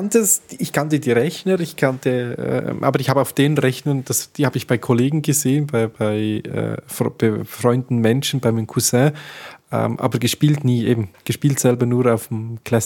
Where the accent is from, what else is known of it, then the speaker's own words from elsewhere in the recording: Switzerland; Wenn ich als Schweizer reingehe, sehe ich den Account noch.